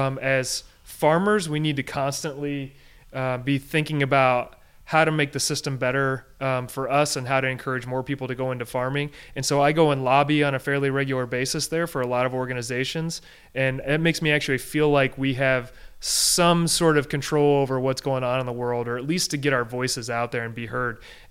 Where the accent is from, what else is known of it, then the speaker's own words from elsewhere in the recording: Illinois, United States; I also need to disclose I'm from Illinois, so we're talking flat corn country where I grew up.